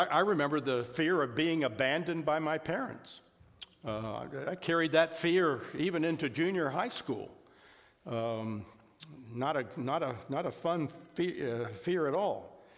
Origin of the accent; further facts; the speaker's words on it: Arlington, Virginia, United States; I grew up in Arlington, Virginia.